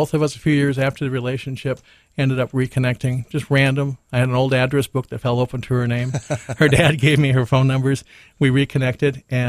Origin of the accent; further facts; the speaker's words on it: North Dakota, United States; So I'm originally from North Dakota.